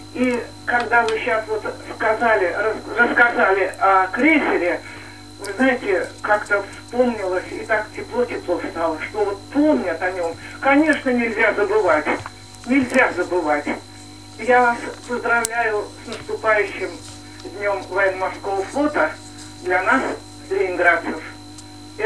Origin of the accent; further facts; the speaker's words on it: Leningrad, Saint Petersburg, Russia; Я старая ленинградка и родилась-то у Невы.